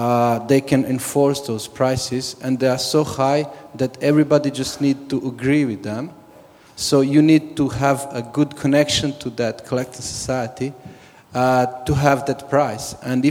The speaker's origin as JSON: {"language": "English", "country": "Croatia", "said": "I'm from Croatia also."}